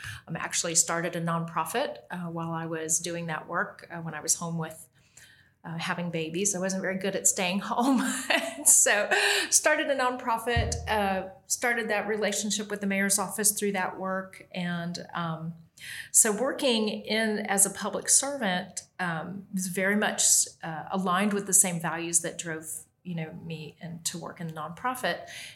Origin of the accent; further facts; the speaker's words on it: Gainesville, Florida, United States; born there; I'm here more by accident, but I was born in Gainesville. So I'm a Florida native.